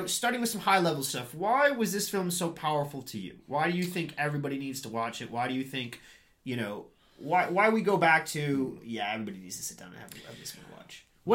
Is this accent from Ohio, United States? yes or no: yes; Cincinnati, Ohio, United States; I'm from Cincinnati, I'm NASCAR, mate.